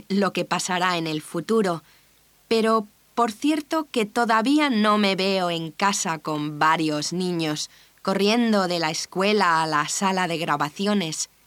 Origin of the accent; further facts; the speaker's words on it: Peru; now in Spain; soy peruana, pero mis padres son portugueses, así que estoy de nuevo en Europa. Mis padres siempre se han mantenido en contacto con la familia en Portugal, así que yo soy peruana de nacimiento